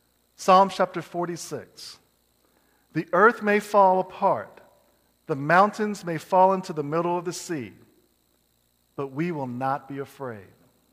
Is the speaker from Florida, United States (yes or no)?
no; Indianapolis, Indiana, United States; I grew up in Indianapolis, and at the time, I used to walk to school.